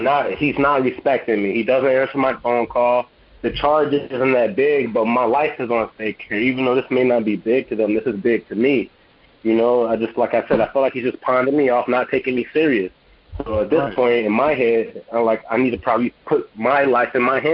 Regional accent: Ohio, United States; now in New York, United States; Yeah, well, I'm from Ohio, but I moved to New York in 2018.

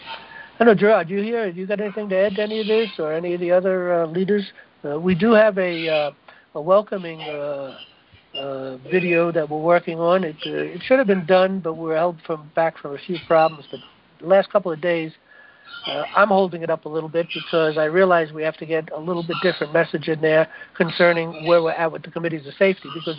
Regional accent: New York City, New York, United States; I come from New York. That's my hometown, New York City.

